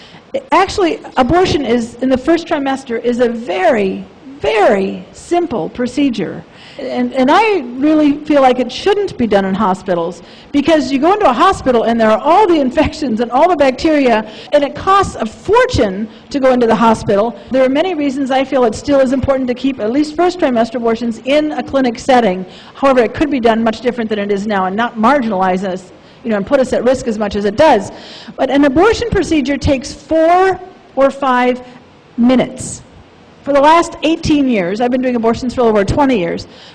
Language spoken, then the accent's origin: English; Wisconsin, United States; when I started providing abortions and I went back to my hometown in Wisconsin